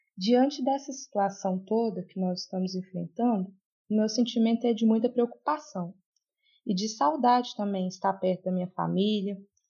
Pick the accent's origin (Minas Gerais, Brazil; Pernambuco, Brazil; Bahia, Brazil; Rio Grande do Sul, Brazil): Minas Gerais, Brazil; Curvelo; now in Sete Lagoas, Brazil; eu tenho 25 anos, sou da cidade de Curvelo, Minas Gerais, mas há 2 anos eu moro em Sete Lagoas